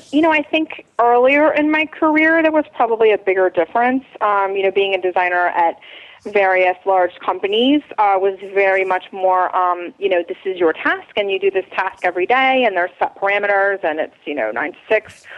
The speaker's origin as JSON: {"language": "English", "town": "Wilmington", "region": "North Carolina", "country": "United States", "said": "I'm from Wilmington, North Carolina."}